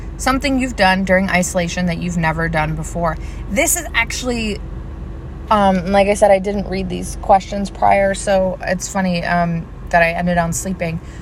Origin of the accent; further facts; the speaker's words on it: Midwest, United States; at least as far as I'm from the Midwest originally, and I feel like we are always told to put on a brave face and help others, especially where I'm from.